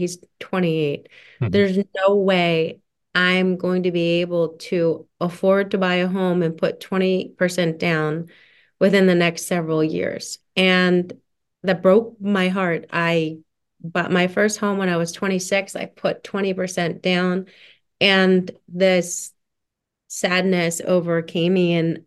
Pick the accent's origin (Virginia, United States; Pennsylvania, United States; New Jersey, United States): Pennsylvania, United States; Summit Hill; And I grew up in Summit Hill, which is a small little Carbon County coal town. And that's, like, where my Irish side comes from.